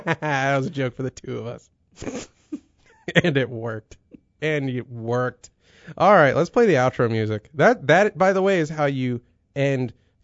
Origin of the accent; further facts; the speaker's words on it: United States; it's because I'm American